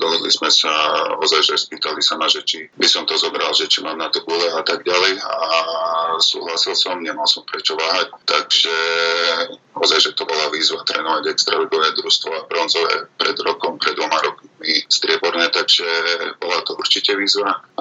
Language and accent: Slovak; Košice, Košice Region, Slovakia; Ja som Košičan, lenže 4 roky som pôsobil v Prešove